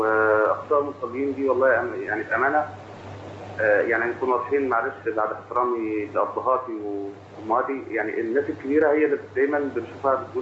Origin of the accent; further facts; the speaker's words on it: Faiyum, Faiyum Governorate, Egypt; now in Libya; انا من الفيوم